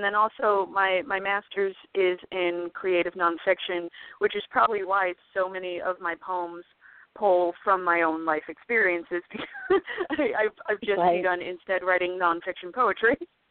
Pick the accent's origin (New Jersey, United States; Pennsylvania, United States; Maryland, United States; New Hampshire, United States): New Jersey, United States; Well, I mean, I grew up in New Jersey. I'm one of three.